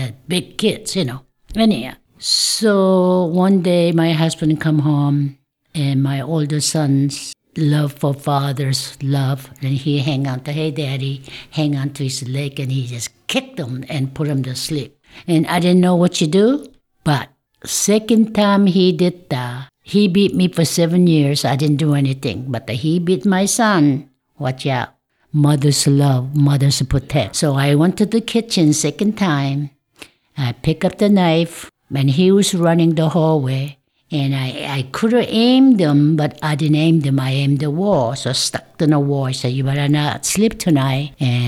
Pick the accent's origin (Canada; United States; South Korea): South Korea; English is a second language; And by the way, I'm Korean. I come from Korea.